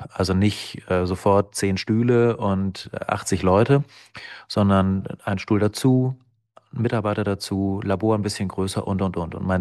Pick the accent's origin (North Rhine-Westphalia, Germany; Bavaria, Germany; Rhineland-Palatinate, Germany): North Rhine-Westphalia, Germany; Essen; Ich komme aus Essen und wollte wegen der Schiedsrichtertätigkeit auch irgendwo hier in dem Essener Bereich bleiben.